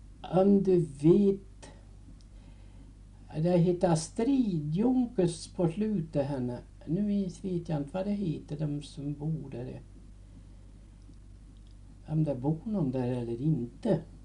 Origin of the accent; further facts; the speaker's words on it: Moviken, Gävleborg County, Sweden; born there; jag är ju född i Moviken, ja. 6 mars år 1900.